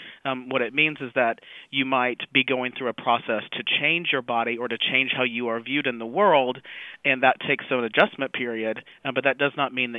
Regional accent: Alabama, United States; So I grew up in Alabama, which is not necessarily always known for being super progressive on issues of sexuality and gender.

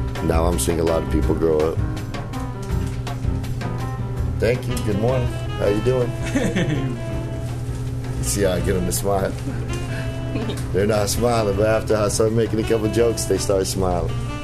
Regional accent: Daly City, California, United States; I'm from Daly City, actually, but I've been working in San Francisco all my life.

